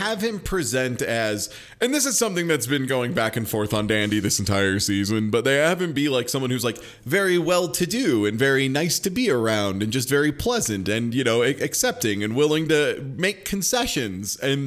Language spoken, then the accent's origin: English; Midwest, United States; Like, I'm a Midwesterner. I'm gonna do it.